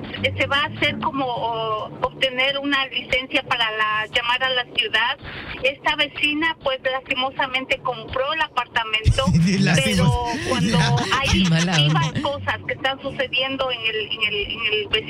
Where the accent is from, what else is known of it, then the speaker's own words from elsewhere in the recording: Ecuador; Que quizás soy ecuatoriana, soy buena gente y encima soy bonita.